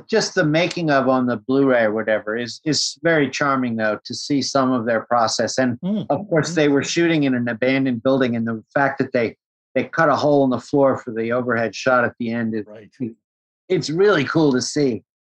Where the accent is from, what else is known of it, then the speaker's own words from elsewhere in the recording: New York City, New York, United States; I grew up in New York, and my parents were pretty cultured